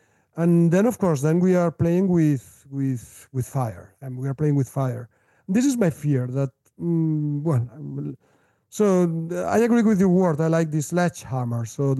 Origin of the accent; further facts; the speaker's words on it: Spain; English is a second language; Look, I am from Spain. Well, you notice my accent.